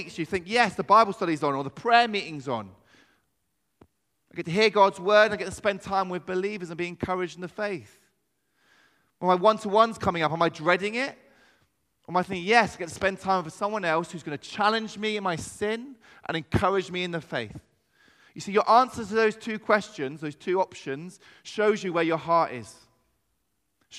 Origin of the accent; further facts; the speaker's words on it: London, United Kingdom; And I'll show them how gangster I was from London, obviously.